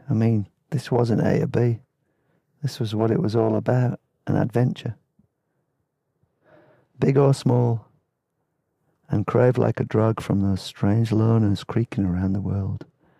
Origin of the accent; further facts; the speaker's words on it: New Zealand; accent: Kiwi; Sorry for my Kiwi accent.